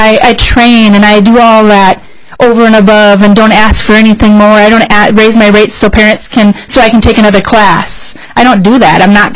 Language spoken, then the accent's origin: English; White Earth Reservation, Minnesota, United States; I'm from the White Earth Reservation. I don't announce that to my whole wide world. So those of you that are here, you're learning that. I'm Native.